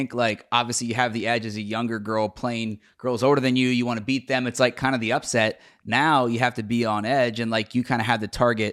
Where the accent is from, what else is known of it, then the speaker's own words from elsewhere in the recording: Cincinnati, Ohio, United States; I'm from Cincinnati, so I've covered the Western and Southern Cincinnati Open a bunch.